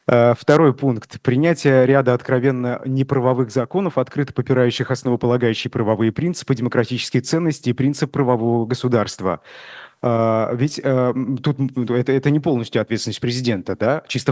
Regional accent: Bashkortostan, Russia; Я помню, я из Башкортостана, помню в Уфе

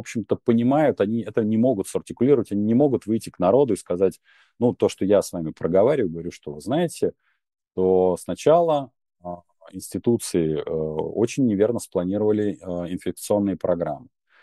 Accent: Moscow, Russia; я там вот, москвич, и там мой прапрадед строил первый храм Христа Спасителя

